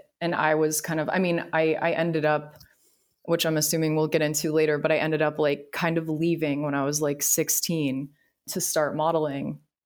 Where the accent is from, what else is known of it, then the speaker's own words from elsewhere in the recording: Grapevine, Texas, United States; Yeah, so I grew up in a place called Grapevine, Texas, which is a suburb outside of Dallas-Fort Worth.